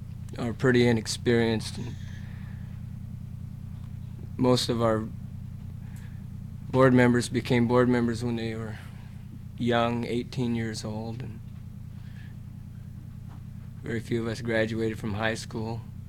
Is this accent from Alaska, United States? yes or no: yes; Kinnick, Alaska, United States; I'm from Kinnick, near Anchorage. I'm enrolled in a village corporation and Cook Inlet Regional Corporation.